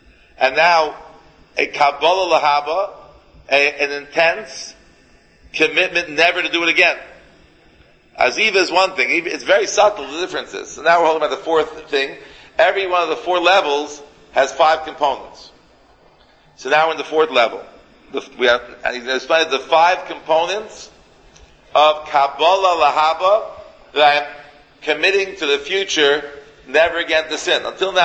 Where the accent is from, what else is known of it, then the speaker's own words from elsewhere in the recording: Miami, Florida, United States; A fellow called me, I could say no, I come from Miami, I could do it.